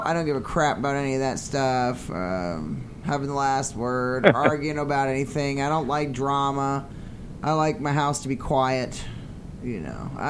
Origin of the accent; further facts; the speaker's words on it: Ireland; I'm Irish. I'm Irish. We're crazy as fuck.